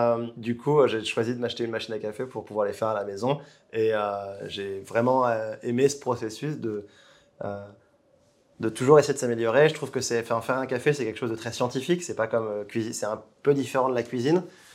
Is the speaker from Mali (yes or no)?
no; Poitiers, Nouvelle-Aquitaine, France; born there; moved away; si jamais j'étais resté là où je suis né, à Poitiers, je ne pense pas que j'aurais pu...